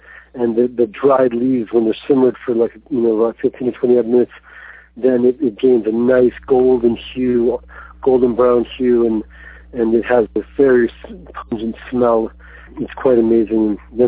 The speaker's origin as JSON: {"language": "English", "town": "Quito", "region": "Pichincha", "country": "Ecuador", "tie": "born or raised there", "said": "because back in the days when I was a kid, I was raised in Ecuador, in Quito, in the mountains"}